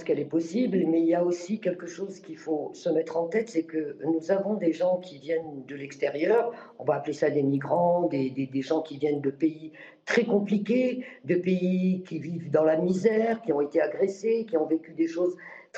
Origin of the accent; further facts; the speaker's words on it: Morocco; moved away as an adult; now in France; Parce que je suis née moi-même au Maroc et j'ai vécu le tiers-monde déjà. Et je suis revenue en France à l'âge de 18 ans.